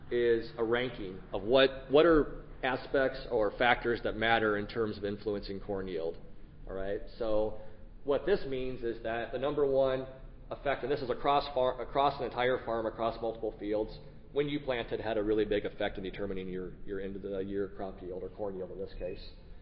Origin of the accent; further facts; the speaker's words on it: Champaign, Illinois, United States; I'm from Champaign and Illinois grad too.